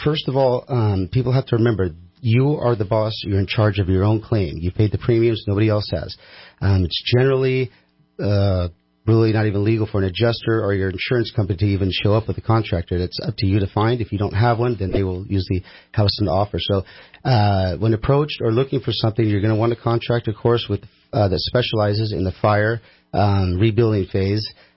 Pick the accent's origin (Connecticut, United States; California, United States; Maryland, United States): California, United States; Redding; now in Sacramento, United States; Yeah, I grew up here in Redding with the Shasta High School, and since moved to Sacramento.